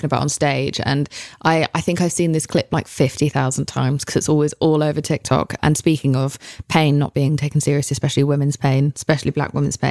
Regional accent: England, United Kingdom; moved away; especially as an English person coming here, just being like, how are we?

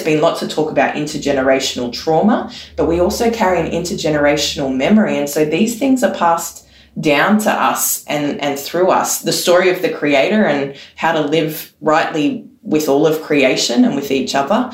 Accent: Queensland, Australia; born there; now in Sydney, Australia; I'm actually a Waka Waka woman. That is my nation. And I've lived on Gubbi Gubbi country, and I was born on Yindinji country, and I live on Gadigal country today.

